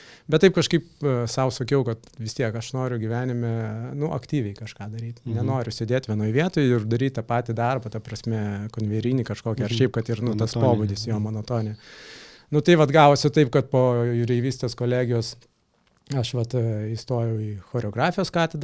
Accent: Vilnius, Vilnius County, Lithuania; now in Klaipėda, Lithuania; aš šiaip esu vilnietis, Vilniuje gyvenau, paskui atsikrausčiau čia su mama į Klaipėdą.

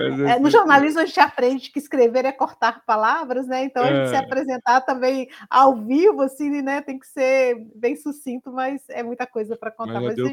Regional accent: Belo Horizonte, Minas Gerais, Brazil; now in Campinas, Brazil; Belo Horizonte, de onde eu vim, né, nasci e cresci em Belo Horizonte, e também Campinas, de onde eu falo aqui neste episódio.

